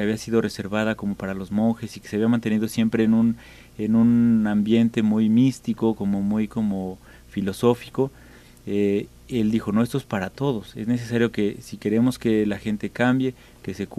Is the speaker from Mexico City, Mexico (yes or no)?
yes; Mexico City, Mexico; de donde yo vengo, que es la Ciudad de México